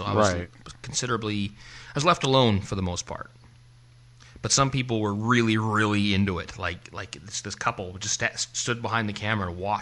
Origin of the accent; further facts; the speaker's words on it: Canada; Well, of course we're lumberjacks. We're Canadian.